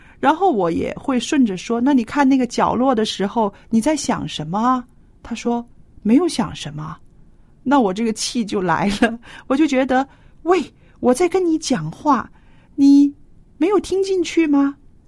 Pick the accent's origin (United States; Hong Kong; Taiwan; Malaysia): Hong Kong; 特区政府对我们香港人来说非常熟悉，是不是？